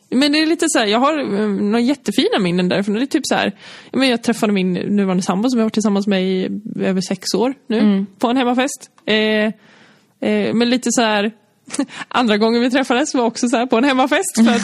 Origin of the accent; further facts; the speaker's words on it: Malung, Dalarna County, Sweden; hemma i Malung så var det typ så här